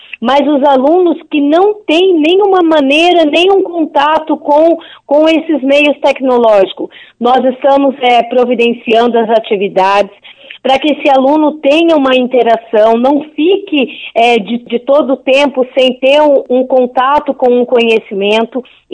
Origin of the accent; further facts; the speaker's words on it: Bandeirantes, Paraná, Brazil; eu tenho acompanhado e visto, sou daqui de Bandeirantes